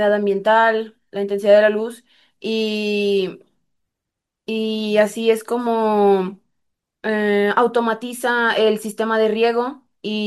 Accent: Tamaulipas, Mexico; por lo menos yo que vengo de Tamaulipas, hemos pasado por temporadas de sequías muy fuertes.

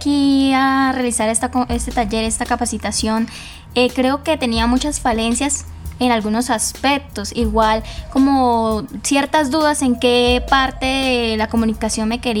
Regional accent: Bucaramanga, Santander, Colombia; No, yo soy de Bucaramanga, vengo del SEAD de Bucaramanga.

